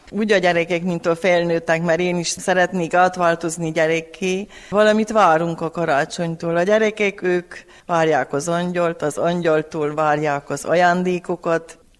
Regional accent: Vargyas, Covasna, Romania; a vargyason, a szülőfalumban a legszebb. Itt nőttem fel, és itt voltam tanítónő.

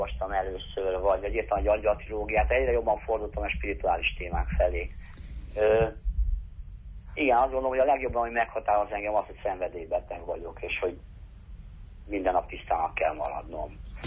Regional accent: Kaposvár, Somogy, Hungary; azért, mert kaposvári vagyok, és itt egyrészt a családom is nagy színházrajongó volt

